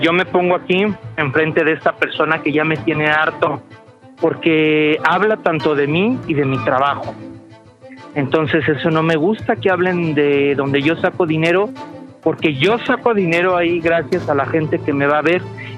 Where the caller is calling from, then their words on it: Mexico City, Mexico; Del mejor barrio que puede haber, de San Ángel.